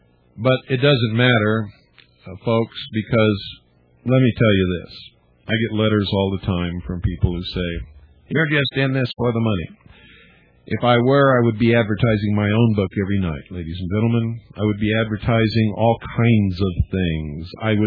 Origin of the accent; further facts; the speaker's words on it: United States; I believe in liberty. I'm an American.